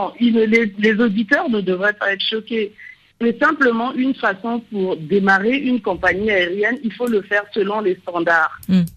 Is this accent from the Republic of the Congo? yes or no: yes; Republic of the Congo; je suis du Congo-Brazzaville.